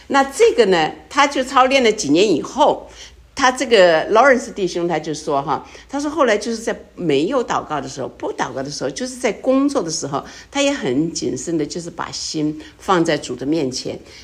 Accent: China; 天人合一，这是我们中国人一直在追求的。

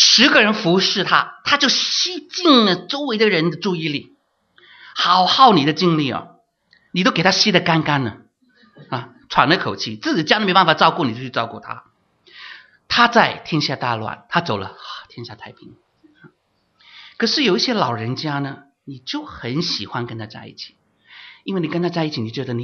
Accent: China; 就是我们中国人自己这一种观念

